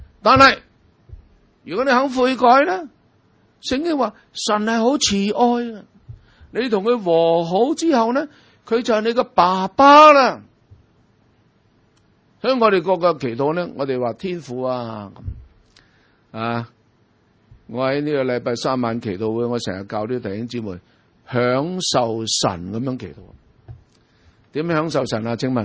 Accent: China; 我们中国人

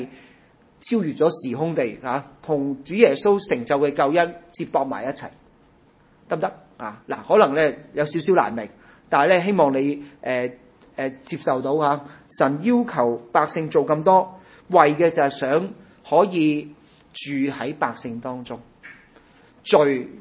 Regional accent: China; 我哋中国人用开整家私嗰啲好靓㗎喎。

